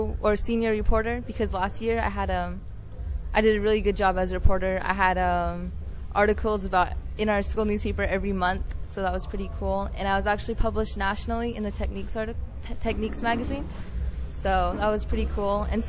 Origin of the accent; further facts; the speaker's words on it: Monument Valley, Arizona, United States; I'm from Monument Valley, Arizona. That's northern Arizona, close near the Four Corners, about 15 miles south of the Utah border. And I'm from, I'm Navajo, full-blooded Navajo, and I can also speak my language